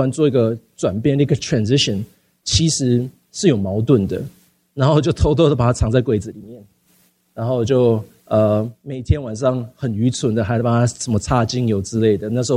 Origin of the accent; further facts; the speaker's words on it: United States; 我在美国长大，一个很不健全的家庭